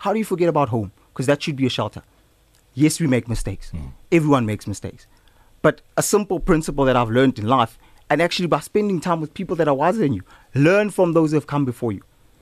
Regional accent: Soweto, Gauteng, South Africa; I'm from Soweto, Midlands

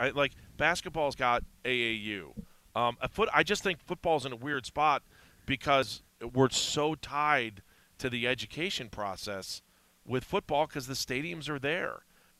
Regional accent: Ohio, United States; I think we all kind of have that mentality growing up in Northeast Ohio

